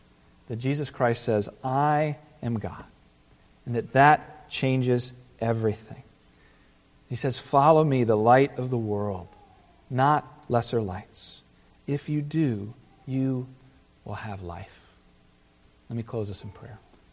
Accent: Virginia Beach, Virginia, United States; I grew up in Virginia Beach.

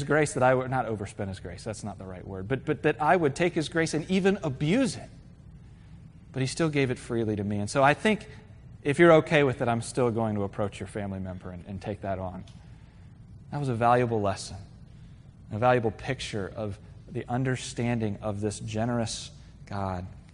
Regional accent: Virginia Beach, Virginia, United States; I grew up in Virginia Beach, and we used to go out to the bay on these paddle boards.

